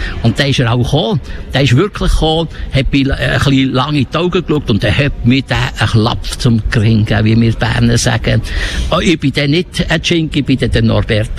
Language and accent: German; Italy; now in Switzerland; Ich bin eigentlich ein Italiener.